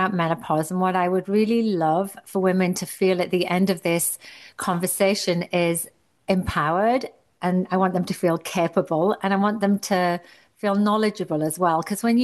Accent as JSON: {"language": "English", "country": "United Kingdom", "moved": "yes", "lives_now": "Toronto, Canada", "said": "I'm from the UK and I did martial arts growing up."}